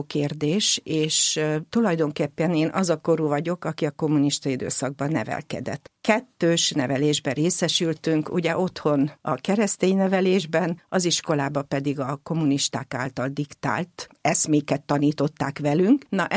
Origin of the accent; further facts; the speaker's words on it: Mélykút, Bács-Kiskun, Hungary; also born or lived in Bácsalmás; Én már Bácsalmáson születtem. És amint lehetett, akkor átköltöztek Mélykútra, és én Mélykúton nevelkedtem. Mélykút az egy katolikus község, és hát a szüleim katolikusok, mind a ketten azok voltak